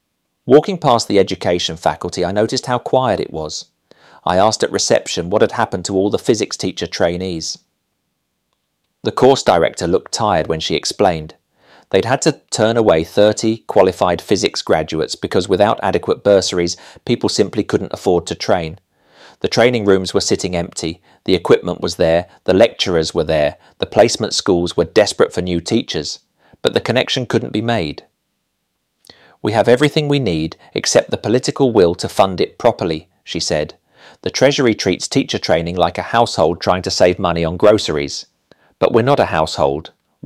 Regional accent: Portsmouth, South East England, United Kingdom; I grew up in Portsmouth watching my dad work on naval systems

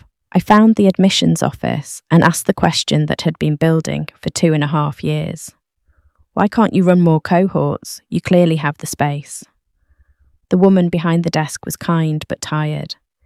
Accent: Didsbury, North West England, United Kingdom; I grew up in Didsbury, daughter of a librarian and a mechanic.

